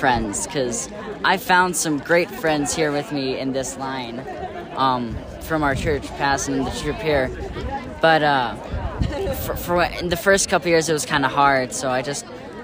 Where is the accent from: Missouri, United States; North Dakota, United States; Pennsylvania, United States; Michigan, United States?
North Dakota, United States; Valley City; from Valley City, North Dakota, Grace Free Lutheran Church.